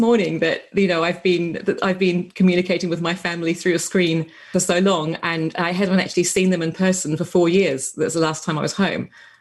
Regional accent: New Zealand; moved away; When I came over from New Zealand as a violinist, I had absolutely no idea that I had any professional vocal potential.

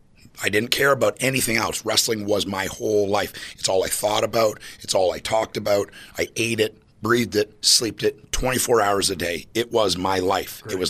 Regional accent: Canada; now in United States; negative, because I'm from Canada. I have to convince an American company to get me a visa to move here.

